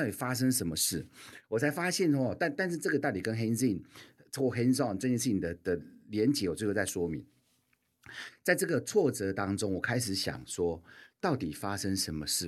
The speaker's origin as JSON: {"language": "Chinese", "country": "Taiwan", "said": "我们台湾人怎么会知道什么叫巫术？"}